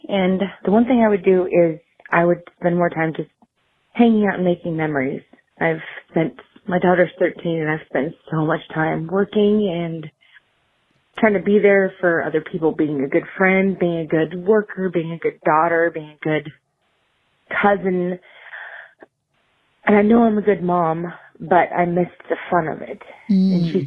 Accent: Washington, United States; I'm from Washington State.

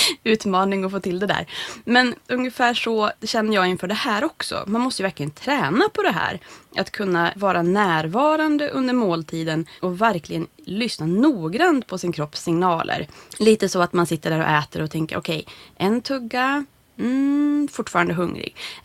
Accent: Norrland, Sweden; Det tycker inte jag riktigt om som norrlänning själv

